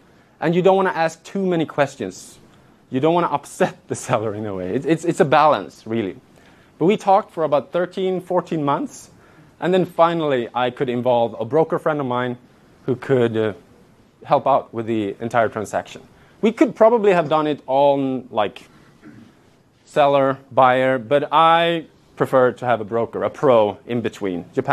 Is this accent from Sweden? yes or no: yes; Stockholm, Stockholm County, Sweden; I'm from Stockholm and I would never buy a house in a different city in Stockholm, in Sweden, that I've never been to.